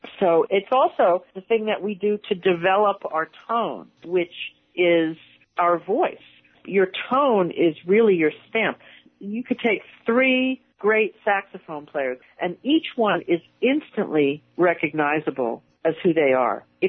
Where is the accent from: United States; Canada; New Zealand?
United States; Yonkers, New York; Life growing up was pretty great for me. I was lucky in that I lived right outside of Manhattan, and my father was very supportive.